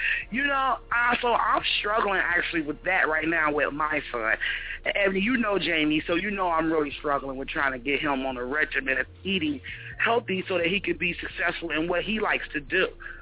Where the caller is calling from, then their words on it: Cincinnati, Ohio, United States; I'm coming from Cincinnati, Ohio.